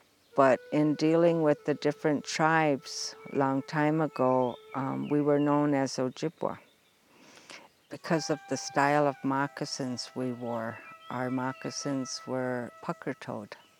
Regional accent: Chicago, Illinois, United States; I tried very desperately to learn my tradition because I grew up in Chicago, and My mother would bring us up here during the summertime

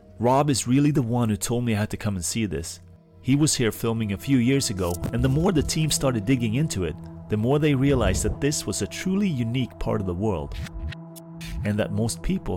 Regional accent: Sweden; I'm from Sweden.

